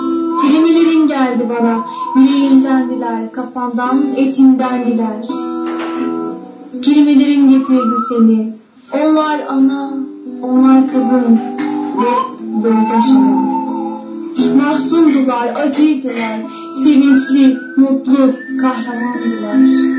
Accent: Antalya, Turkey; now in Istanbul, Turkey; Antalyalıyım. Asla İstanbul'da yaşıyoruz. Yurtta kalıyoruz.

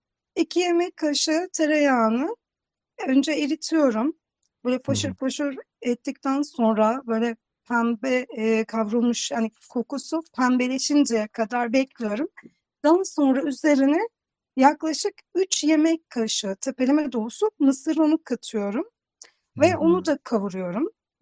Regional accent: Niğde, Turkey; Ben de Niğdeliyim.

